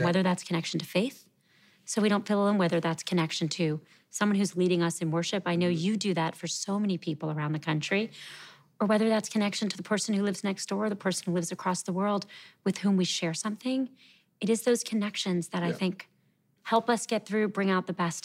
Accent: Miami, Florida, United States; Well, I grew up in Miami, Florida. My father was a doctor. My mother was community activist and teacher.

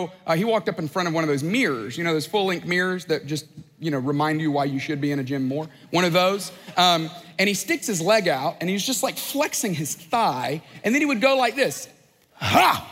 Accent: Alabama, United States; I am from Alabama, and so I came the other way. But that's great. It's a great state, wonderful people.

